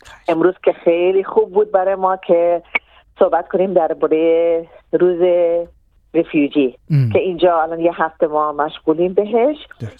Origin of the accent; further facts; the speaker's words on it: Iran; moved away as an adult; also born or lived in Syria; ما که ایرانی هستیم